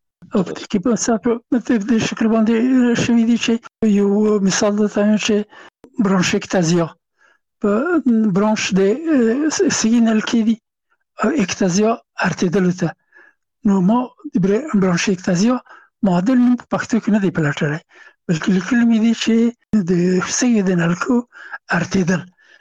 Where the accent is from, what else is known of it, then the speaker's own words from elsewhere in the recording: Afghanistan; هغه زه نه پېژندلم چې زه هم افغان یم